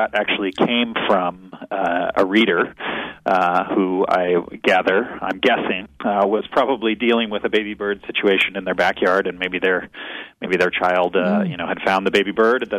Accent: Missouri, United States; So, for example, I grew up in Missouri, which is part of Tornado Alley, mm-hmm.

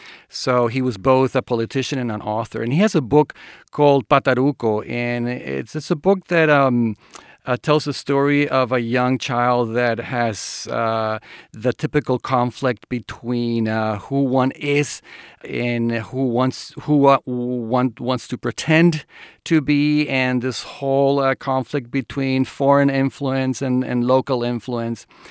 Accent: Caracas, Capital District, Venezuela; And I have experiences with walls because I grew up in Caracas

